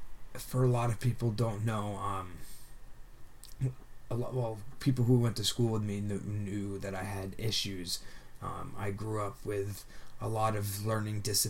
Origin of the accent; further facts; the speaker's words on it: Burlington, Vermont, United States; now in West Rutland, United States; I was born and raised here in Burlington, Vermont. I currently live in central Vermont, southern central. I live in a small town called West Rutland